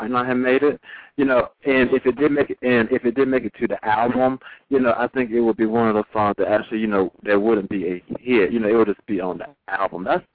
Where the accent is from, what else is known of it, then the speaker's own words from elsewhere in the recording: the South, United States; You know, being a Southerner, you know, Down South people